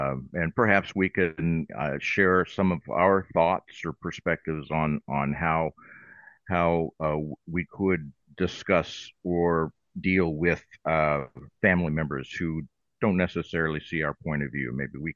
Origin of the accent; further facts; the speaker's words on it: Florida, United States; John's from Canada. I'm from Florida.